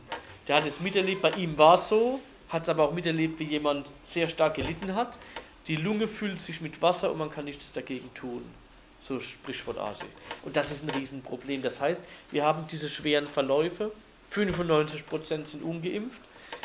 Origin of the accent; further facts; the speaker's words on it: Baden-Württemberg, Germany; ich komme aus Nordbaden